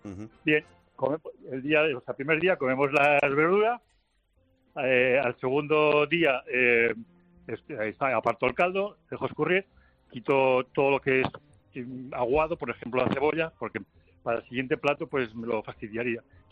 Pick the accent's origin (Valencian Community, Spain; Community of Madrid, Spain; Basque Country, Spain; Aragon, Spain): Aragon, Spain; Calanda; now in Sabadell, Spain; estoy en Sabadell, Barcelona, y esperando que venga el 12 de octubre para irme a mi pueblo, que es Calanda.